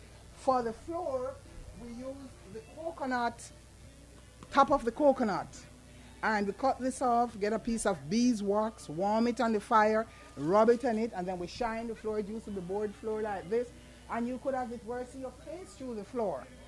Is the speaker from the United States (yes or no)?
no; Jamaica; I'm a Jamaican storyteller. I was born and raised in the country part of Jamaica. The east of Jamaica, they call it the Rio Grande Valley.